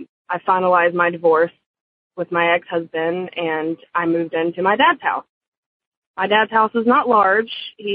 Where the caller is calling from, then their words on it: Dallas, Texas, United States; I'm calling from Dallas, Texas.